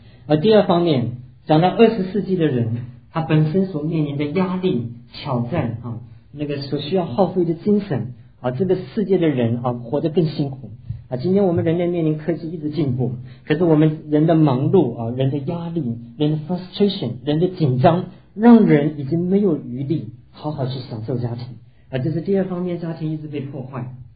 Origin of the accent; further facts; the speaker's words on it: China; 甚至连我们中国人的观念，讲到夫妻的时候先讲夫再讲妻